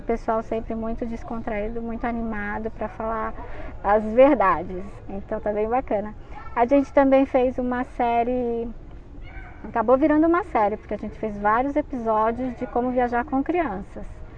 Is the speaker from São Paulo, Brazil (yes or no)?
yes; São Paulo, Brazil; Como a gente é de São Paulo, a gente acabou ampliando bastante o destino São Paulo para quem mora na capital